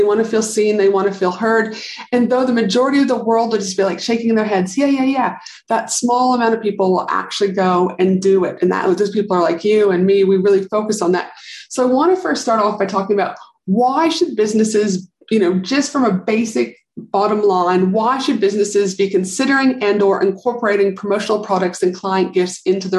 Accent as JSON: {"language": "English", "country": "Canada", "tie": "born or raised there", "said": "And I know, like, I grew up obviously in Canada, and I remember also our summers."}